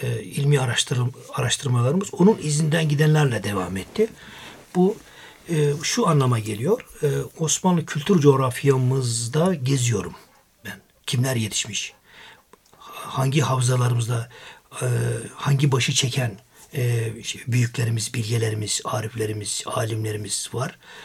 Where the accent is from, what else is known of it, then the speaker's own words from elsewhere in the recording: Kızılcabölük, Denizli, Turkey; now in Ankara, Turkey; Ben Denizli Tavas Kızılcabölük beldesindenim. Meşhur … rahmetlinin köylüsüyüm. Aynı köylüyüz. Evet. İşte Denizli'den yola çıktık.